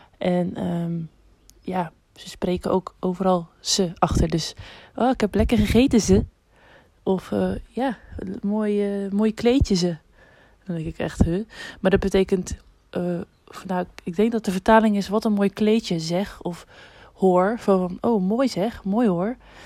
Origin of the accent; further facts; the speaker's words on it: South Holland, Netherlands; ik kom zelf uit Zuid-Holland, dus ik weet niet of je dat echt aan me hoort. Maar ik ga naar België verhuizen